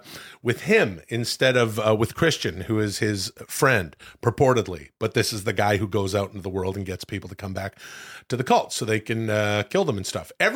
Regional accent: Ladner, British Columbia, Canada; the street that I grew up in Ladner, British Columbia.

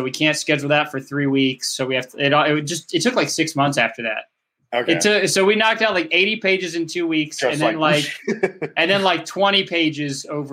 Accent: Atlanta, Georgia, United States; He's an actor in Atlanta. We're all from Atlanta

